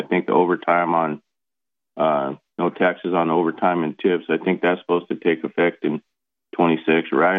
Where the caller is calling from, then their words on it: Arkansas, United States; I'm calling from Arkansas.